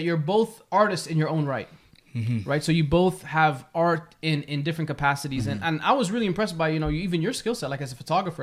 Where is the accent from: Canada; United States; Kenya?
Canada; Toronto, Ontario; in Toronto, I'm from St. Clair and Oakwood area.